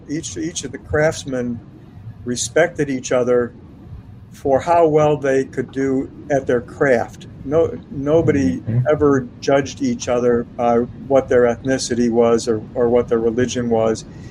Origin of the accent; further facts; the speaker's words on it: Chicago, Illinois, United States; I think back to when I was, again, a kid growing up in Chicago.